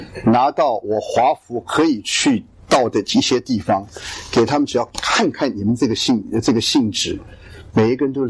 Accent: Meixian, Guangdong, China; 我是广东梅县，那在我们的家乡，

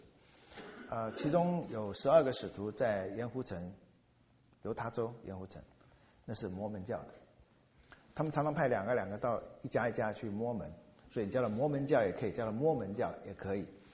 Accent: China

